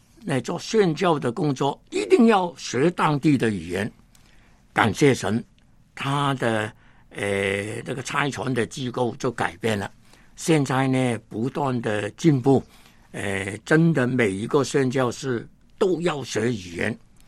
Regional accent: Hong Kong; born there; 那我呢是香港出生，连乡下都没有回过去。

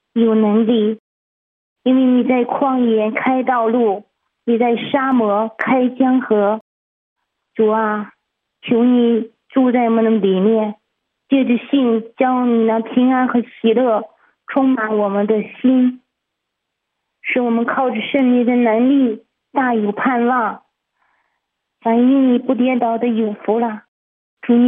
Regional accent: Hebei, China; 我是河北的

